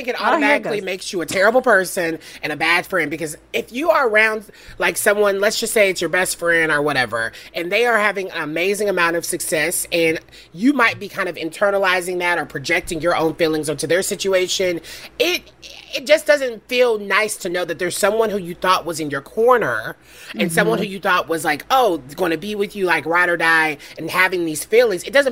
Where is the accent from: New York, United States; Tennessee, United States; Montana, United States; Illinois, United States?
Tennessee, United States; Idaho, Minnesota, and unfortunately, my home state, Tennessee.